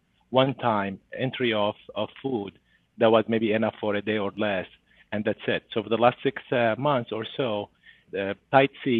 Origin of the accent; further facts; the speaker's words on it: Zabadani, Rif Dimashq, Syria; I'm from Zabadani. Zabadani is the main area, and there's nearby two villages. One is Madaya, and the other one is Buludan.